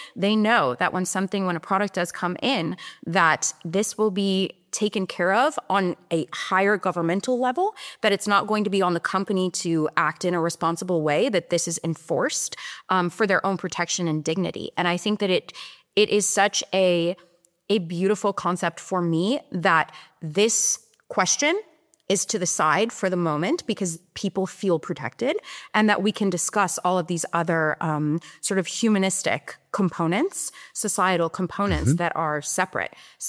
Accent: United States; And I feel grateful as an American that I get to be here.

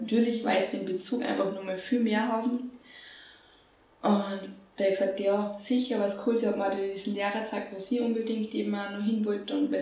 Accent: Fürstenbrunn, Salzburg, Austria; ich bin ja groß geworden in Fürstenbrunn am Untersberg.

